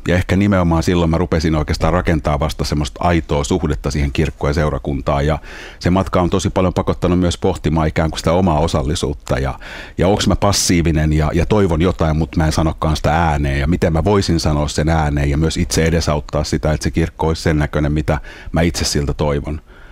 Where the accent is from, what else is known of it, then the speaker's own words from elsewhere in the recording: Helsinki, Uusimaa, Finland; mä oon kasvanut Helsingissä pienessä kerrostalolähiössä